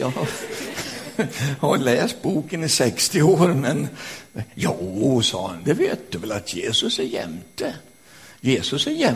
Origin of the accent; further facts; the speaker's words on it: Jämtland County, Sweden; jag kommer från Jämtland.